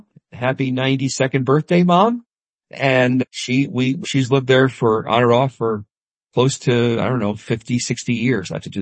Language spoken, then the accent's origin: English; Massachusetts, United States; now in Oregon, United States; this is a new thing for me because I was raised on Cape Cod.